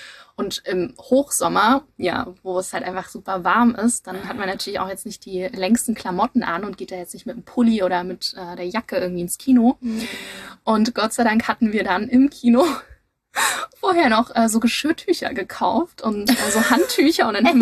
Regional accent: Leipzig, Saxony, Germany; Vor allem als Leipzigerin, das ist ja immer so eine Sache.

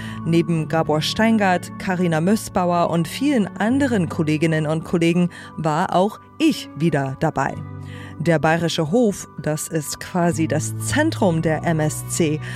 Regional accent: United States; von mir als Amerikanerin.

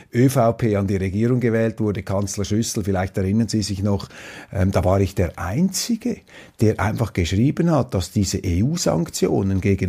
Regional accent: Switzerland; Hochfaszinierend jetzt für mich als Schweizer hier mal durchzureisen

